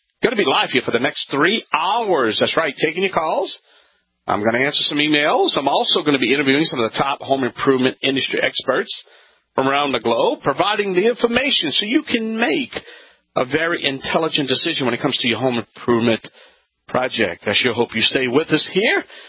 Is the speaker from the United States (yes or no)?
yes; Louisiana, United States; That's right, I am